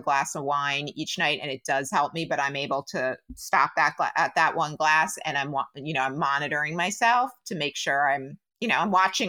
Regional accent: New Jersey, United States; And I grew up in New Jersey. Total Jersey girl.

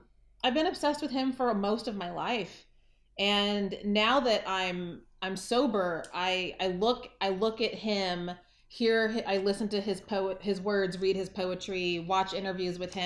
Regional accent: Waco, Texas, United States; I was living back home in my hometown of Waco, Texas.

